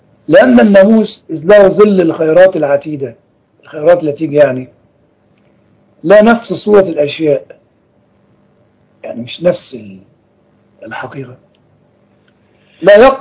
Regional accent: Egypt; الحاجات اللي تستحق يعني تستحق القرايه عندنا في مصر هي كتابات الاب متى المسكين

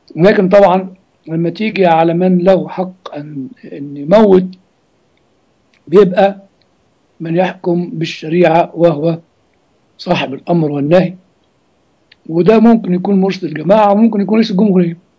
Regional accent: Egypt; لان ما تنساش احنا عندنا في مصر دين اخر اسمه الاسلام

